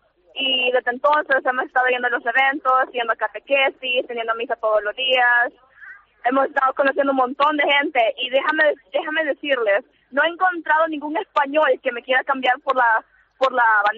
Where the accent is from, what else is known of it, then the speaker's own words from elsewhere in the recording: El Salvador; yo soy de El Salvador, entonces el clima es lo que más extraño de El Salvador.